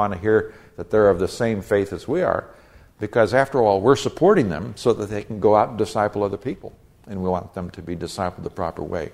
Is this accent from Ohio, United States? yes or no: no; Chico, California, United States; Also, a number of years ago, my hometown, which is Chico, California